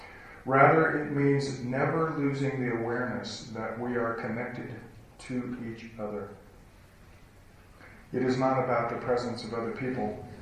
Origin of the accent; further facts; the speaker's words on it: Santa Fe, New Mexico, United States; the news broke about a shooting at Santa Fe High School. And my first thought was for my hometown and my friends. With kids in high school, with teenagers. But it turned out there's a Santa Fe, Texas.